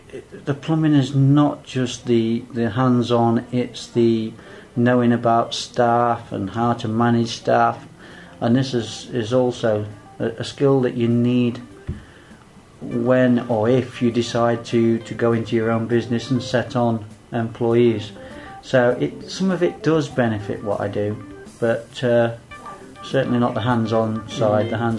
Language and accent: English; Mansfield, East Midlands, United Kingdom; I'm from Mansfield in Nottinghamshire.